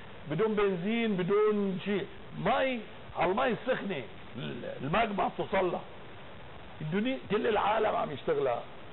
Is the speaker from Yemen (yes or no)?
no; Hatoun, North Governorate, Lebanon; أنا من ضيعة، ضيعتي